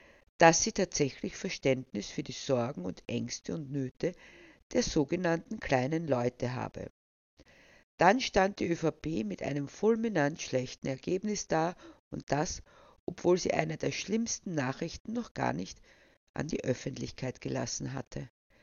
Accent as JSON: {"language": "German", "country": "Austria", "said": "bei dem, was sich in meinem Heimatland abspielt. Man möchte fast meinen, was sich da abspielt, das gemahnt schon sehr an eine Tragikomödie, und dazu haben die ÖsterreicherInnen bekanntermaßen eine besondere Affinität."}